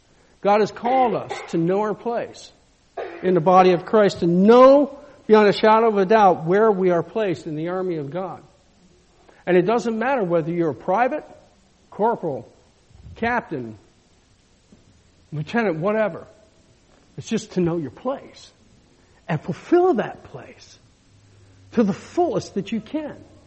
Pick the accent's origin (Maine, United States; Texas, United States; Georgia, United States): Maine, United States; It's kind of neat because we grew up in Maine, and John and I used to spend a lot of time together out in the woods.